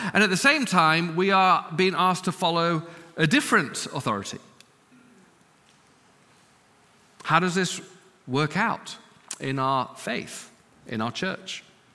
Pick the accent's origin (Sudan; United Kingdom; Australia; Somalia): United Kingdom; now in United States; and I'm British.